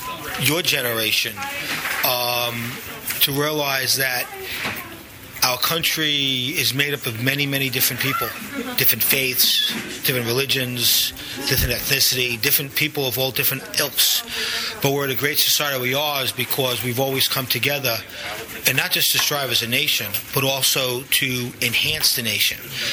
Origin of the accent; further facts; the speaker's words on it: New York, United States; Being a New Yorker, being someone who served my country